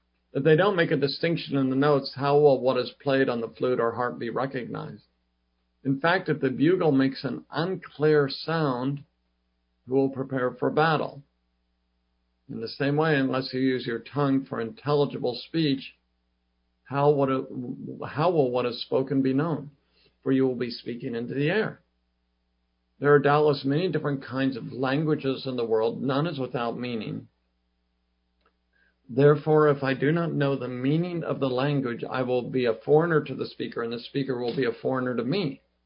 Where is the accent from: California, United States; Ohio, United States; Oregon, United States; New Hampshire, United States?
Oregon, United States; Salem; I grew up in Salem, Oregon, and they'd be working in a pile of plants.